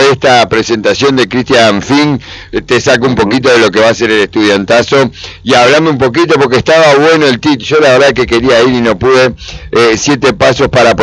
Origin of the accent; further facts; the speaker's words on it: Argentina; tenemos que estar pispeando como argentinos lo que está pasando en Latinoamérica.